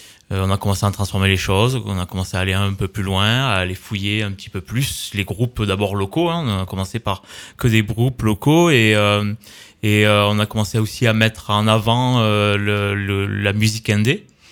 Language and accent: French; Vieux, France; Alors moi, je suis originaire de Vieux, du village en fait. J'ai grandi dans ce village là